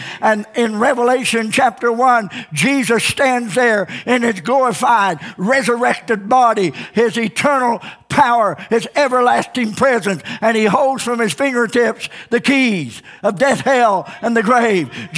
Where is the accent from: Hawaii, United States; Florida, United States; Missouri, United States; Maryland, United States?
Missouri, United States; Ozark; Here in Ozark, I grew up in Ozark. I remember when 65 and 14 was a four-way stop.